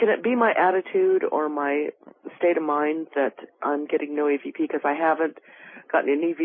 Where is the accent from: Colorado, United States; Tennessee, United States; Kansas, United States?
Kansas, United States; Topeka; I'm from Topeka, Kansas.